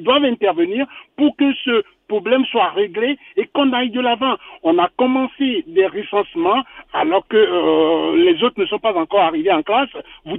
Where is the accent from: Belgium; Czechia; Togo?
Togo; au Togo, on est Togolais, on a grandi dans ce pays, on connaît les rapports de force